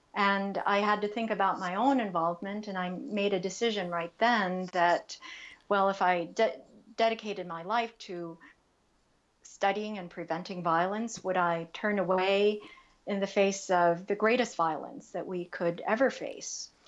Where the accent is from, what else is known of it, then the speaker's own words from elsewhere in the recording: New York City, New York, United States; I knew about him a little bit from growing up in New York City.